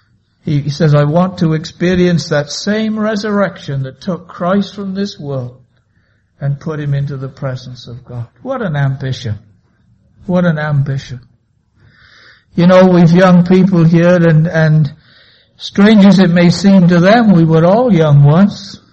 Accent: Wales, United Kingdom; I'm a Welshman. We speak fast

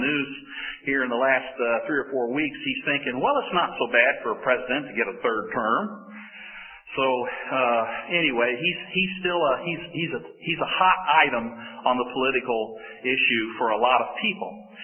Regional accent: Arkansas, United States; Well, they're still telling jokes about Bill Clinton in Arkansas, and since I'm from Arkansas, I think I can go ahead and tell you a few little stories about Bill.

